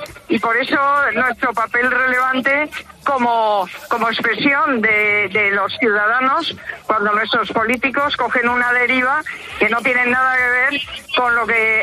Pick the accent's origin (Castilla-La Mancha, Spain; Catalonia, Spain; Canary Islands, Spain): Catalonia, Spain; Mucho deseo de demostrar que los catalanes somos españoles